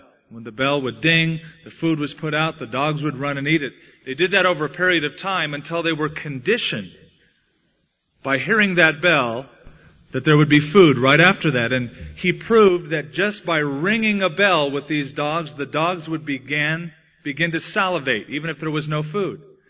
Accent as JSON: {"language": "English", "country": "United States", "said": "I'm an American. I can't change that. I was raised a certain way."}